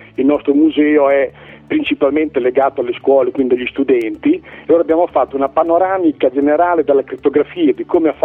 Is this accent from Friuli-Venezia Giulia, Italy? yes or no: no; Pennabilli, Emilia-Romagna, Italy; io sono un pennese, cioè sono nato a Pennabilli, vivo da sempre, da 60 anni a Pennabilli, sono un insegnante